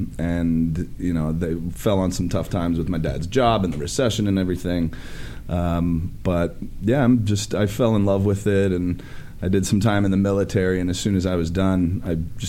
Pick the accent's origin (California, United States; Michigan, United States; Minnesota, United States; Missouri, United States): California, United States; Palos Verdes; I grew up in Palos Verdes, went to...